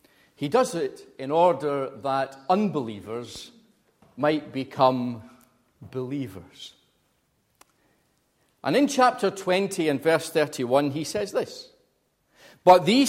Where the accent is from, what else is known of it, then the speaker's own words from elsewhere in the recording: Scotland, United Kingdom; accent: Glaswegian; you already are used to a Glaswegian accent.